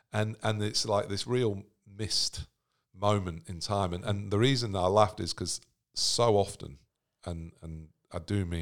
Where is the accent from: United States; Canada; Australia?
Australia; Sydney, New South Wales; we're from Sydney.